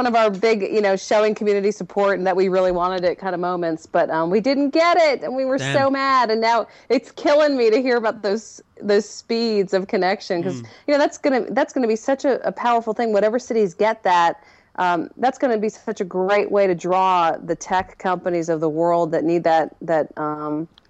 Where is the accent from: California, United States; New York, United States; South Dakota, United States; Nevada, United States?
New York, United States; moved away; I'm from New York, but I sound like I'm from the south of the U.S. now because I've been here for 20 years.